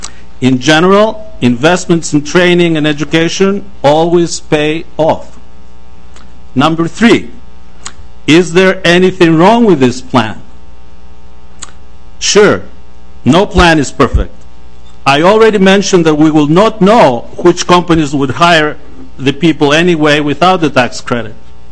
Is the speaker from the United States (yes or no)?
yes; Plymouth, Minnesota, United States; Good afternoon. … I'm from Plymouth.